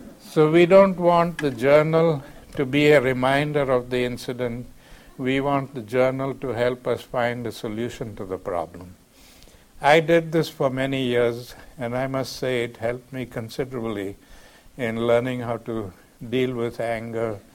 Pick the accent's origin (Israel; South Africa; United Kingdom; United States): South Africa; I came to him from South Africa after the prejudices that I suffered, the physical beatings and so on.